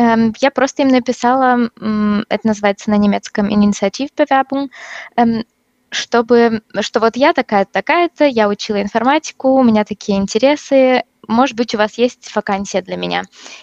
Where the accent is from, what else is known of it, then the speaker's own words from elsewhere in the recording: Irkutsk, Irkutsk Oblast, Russia; moved away as an adult; now in Freiburg, Germany; Я сейчас живу в городе Фрайбурге. Это на юге Германии, совсем недалеко от Швейцарии. Вообще я родом из Сибири, город Иркутск. Я приехала в Германию по учебе.